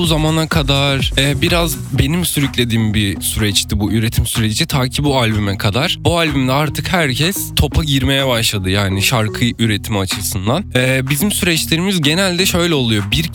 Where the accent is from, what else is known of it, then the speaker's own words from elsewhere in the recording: Bursa, Turkey; Biz Bursalıyız.